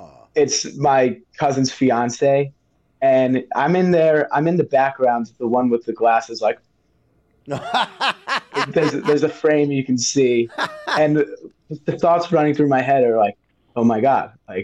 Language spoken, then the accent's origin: English; Baltimore, Maryland, United States; We're from Baltimore and big boat culture there.